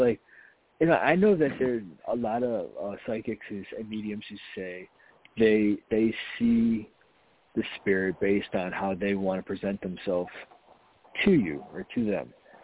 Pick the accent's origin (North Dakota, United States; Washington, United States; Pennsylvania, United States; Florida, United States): Florida, United States; Well, you know, so I grew up in Florida, so, like, even during the winter, I'll wear shorts and no socks and shoes.